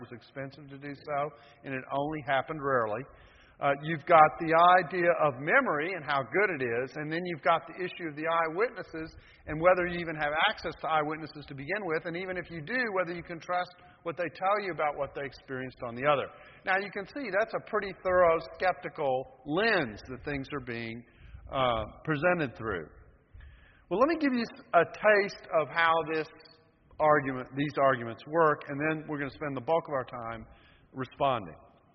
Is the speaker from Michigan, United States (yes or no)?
no; Texas, United States; I'm from Texas, so I've got to get a quotation from someone at Texas somewhere.